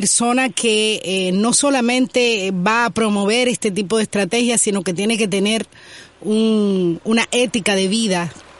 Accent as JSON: {"language": "Spanish", "country": "Cuba", "said": "pero para los cubanos no, porque nosotros no tenemos"}